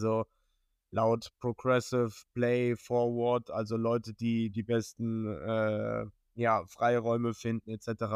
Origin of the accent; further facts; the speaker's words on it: Bremen, Germany; Aber ja, erstmal bin ich da als Bremer sehr, sehr zufrieden mit.